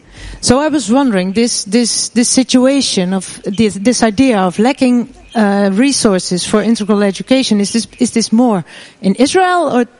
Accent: Netherlands; English is a second language; I'm from Europe, I'm from the Netherlands

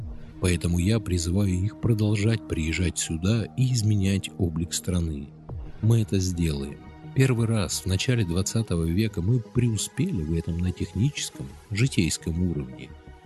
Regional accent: Russia; now in Israel; Я говорю это не потому, что я тоже из России

